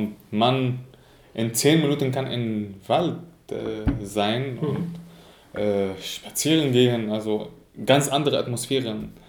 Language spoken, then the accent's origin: German; Syria; German is a second language; now in Germany; sind seit 26 Jahre hier in Deutschland. Und ich komme aus Syrien und wir leben jetzt zusammen in Deutschland.